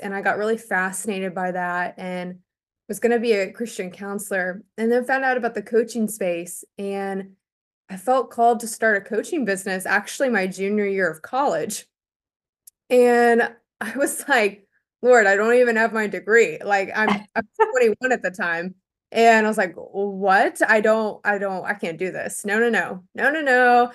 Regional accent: Missouri, United States; moved away as an adult; now in Raleigh, United States; basically I grew up in Missouri and then went to college in South Carolina where I played tennis and felt really called to move to Raleigh a couple years ago.

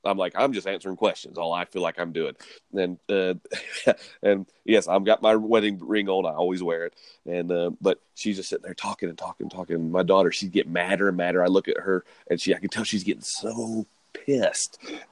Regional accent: the South, United States; now in Utah, United States; I'm born and raised in the South. We moved to Utah 4 years ago, actually moved out here for work

